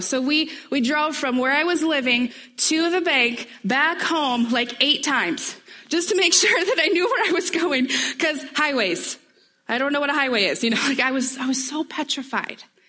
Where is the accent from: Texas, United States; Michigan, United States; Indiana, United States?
Michigan, United States; moved away as an adult; now in Grand Rapids, United States; I moved here about 13 years ago, so I've been here for a while now. But for the first year or two, it was a scary place to be in Grand Rapids. We're from a really, really, really small town in northern Michigan.